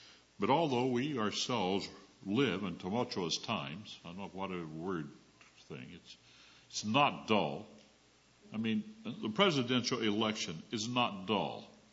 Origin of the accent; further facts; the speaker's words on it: Arizona, United States; because I grew up on the Mexican border in Arizona in the high desert. We had a lot of sand, but no water.